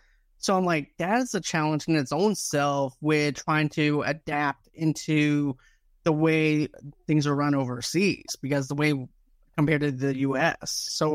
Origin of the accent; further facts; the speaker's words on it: Boston, Massachusetts, United States; I grew up in Boston. I'm a Celtics fan.